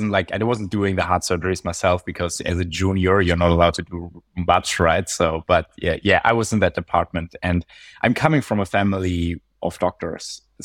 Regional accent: western Germany, Germany; English is a second language; I come from Western Germany and there are no real mountains, and my family wasn't into that.

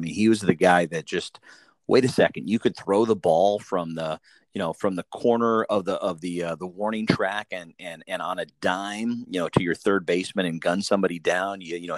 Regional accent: Illinois, United States; I grew up in East Central Illinois. you could do a line down the middle of my town, and it was 50-50. It was Cubs or Cardinals.

